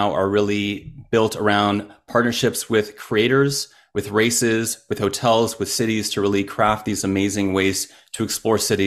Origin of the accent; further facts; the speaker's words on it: Montreal, Quebec, Canada; growing up in Montreal